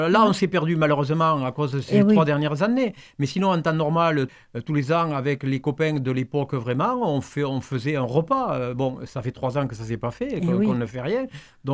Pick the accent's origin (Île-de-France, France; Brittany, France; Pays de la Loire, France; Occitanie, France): Occitanie, France; Montréjeau; je viens de Montrégeau, qui était un pays de rugby, où j'ai joué tout jeune.